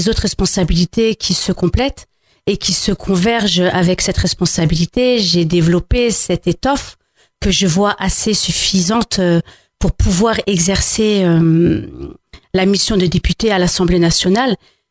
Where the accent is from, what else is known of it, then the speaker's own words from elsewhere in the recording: France; Comme j'ai des origines à la fois algériennes, marocaines, je suis française, je représente donc une diversité que je considère comme un atout pour la France d'aujourd'hui